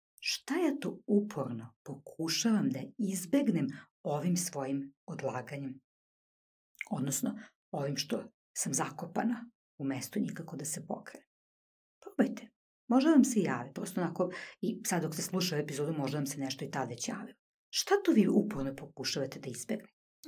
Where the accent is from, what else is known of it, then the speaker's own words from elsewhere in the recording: Vojvodina, Serbia; Tako, imate kade, što bi se reklo kod nas u Vojvodini.